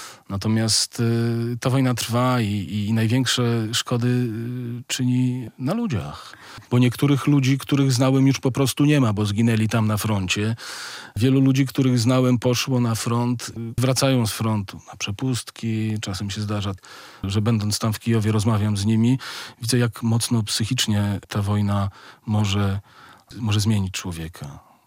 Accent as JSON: {"language": "Polish", "region": "Podlaskie Voivodeship", "country": "Poland", "accent": "Podlasie dialect", "first_language": "Podlasie dialect", "said": "gwara podlaska, gwara białoruska, czy jak my to z synem nazywamy, gwara nowosadzka, bo moja babcia pochodzi z Nowosad pod Hajnówką."}